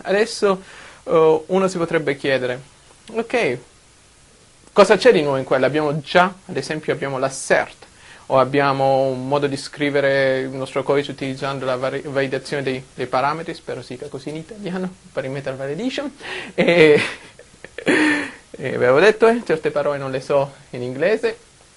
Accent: Abruzzo, Italy; moved away as an adult; also born or lived in Calabria; now in Redmond, United States; Sono nato in Calabria, poi siamo trasferiti in Abruzzo a pescare la mia famiglia, quindi ho fatto il liceo

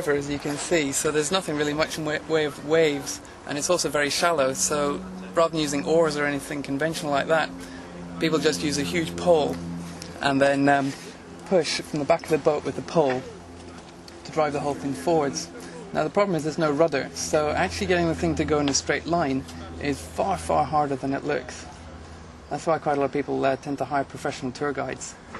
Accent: Glasgow, Scotland, United Kingdom; I grew up in Glasgow in Scotland, so it's not at all close to Cambridge.

